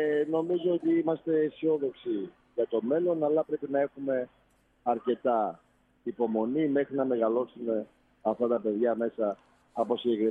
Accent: Patras, Western Greece, Greece; Και θέλουμε για άλλη μια φορά να δώσουμε το παρόν και εμείς ως πατρινοί σε αυτή τη διαδικασία

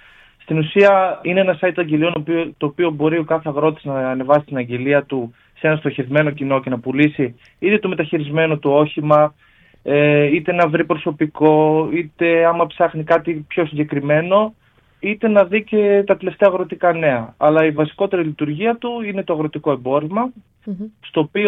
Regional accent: Grevena, Western Macedonia, Greece; Ναι, ναι, είμαστε 4 μέλη, είμαστε όλοι από τα Γρεβενά.

